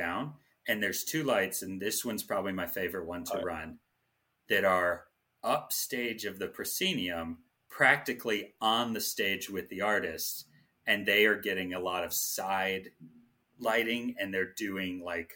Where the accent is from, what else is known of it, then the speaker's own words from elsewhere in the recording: Jackson, Tennessee, United States; now in Las Vegas, United States; I'm from Tennessee.